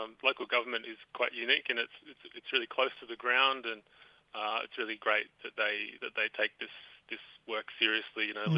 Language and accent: English; Sydney, New South Wales, Australia; born there; But I was born down here in Sydney, and I work for City of Sydney Council on Gadigal land.